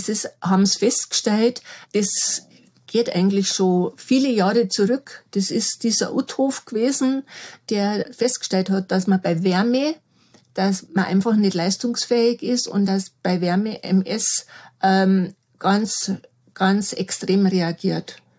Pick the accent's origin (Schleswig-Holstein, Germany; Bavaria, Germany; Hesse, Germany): Bavaria, Germany; Rosenheim; Ja, also ich bin ja aus Rosenheim